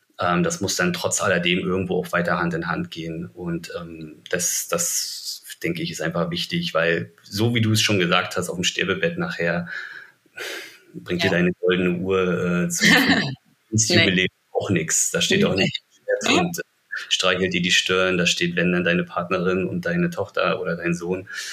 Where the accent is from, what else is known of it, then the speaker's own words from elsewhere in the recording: Germany; ich bin auf dem Land groß geworden.